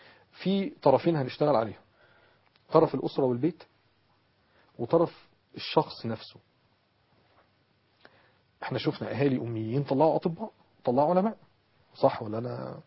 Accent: Egypt; لا يراعى اختلاف التكنولوجيا في التعليم عندنا في مصر

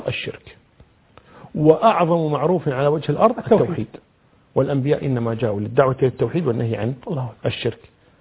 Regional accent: Kuwait; عندنا في الكويت

